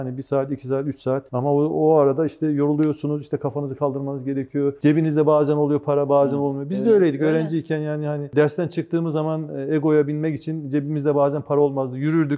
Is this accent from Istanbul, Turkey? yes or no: no; Çorum, Turkey; moved away as an adult; now in Ankara, Turkey; ben işte Siyasal Bilgiler Fakültesi'nde öğrenciydim Ankara'da, Cebeci'de. Evet. Ankara o zamanlar işte 1988 yılında, Çorum benim memleketim, oradan kalktım geldim.